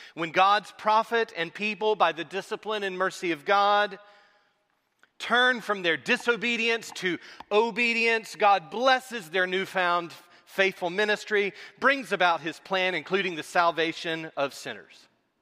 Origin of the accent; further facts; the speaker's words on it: Georgia, United States; accent: South Georgia; But in my South Georgia accent at the time, I was singing this.